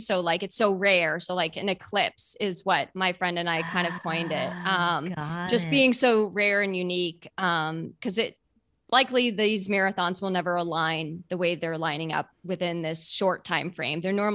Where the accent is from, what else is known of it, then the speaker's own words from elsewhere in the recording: Boston, Massachusetts, United States; I grew up in Boston and I've run it. It was my fifth time running it.